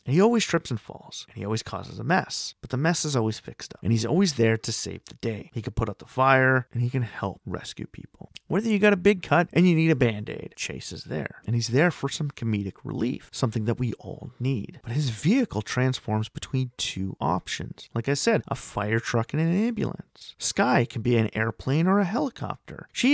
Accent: Canada; Like in my home country, Canada, I actually live down the road from Ontario's only existing Animal Crossing bridge.

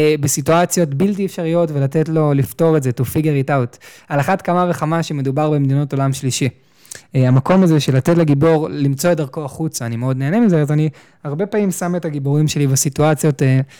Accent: Tel Aviv, Tel Aviv District, Israel; גדלתי בתל אביב, גרנו בקומה שישית, והיה לי נוף יפהפה לעיר. גרנו בצפון העיר, וההורים עד היום גרים שם

